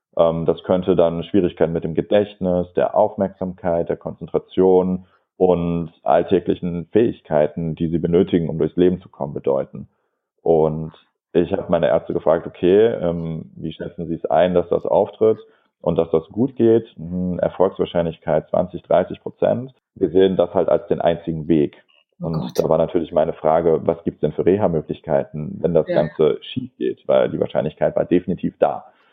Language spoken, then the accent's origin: German; Heidelberg, Baden-Württemberg, Germany; Und ich komme aus Heidelberg